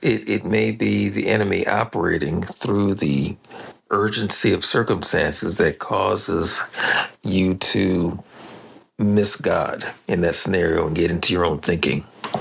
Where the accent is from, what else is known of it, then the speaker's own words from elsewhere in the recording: Tacoma, Washington, United States; I am hailing from Tacoma, Washington.